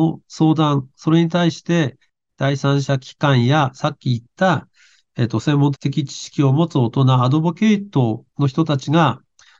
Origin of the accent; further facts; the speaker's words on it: Aomori, Japan; 私、青森県の人間なんですけど、寿命はですね、毎年、ほぼ最下位です。